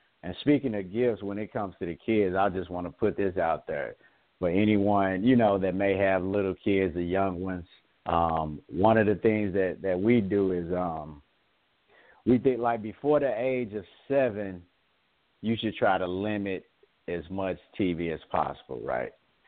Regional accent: United States; born there; I was born in America, yes. Yes, this is my home.

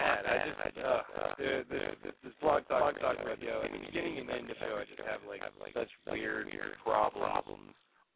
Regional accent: Arlington, Texas, United States; I grew up in Arlington, which, for those who don't know, that is a suburb of Fort Worth and Dallas.

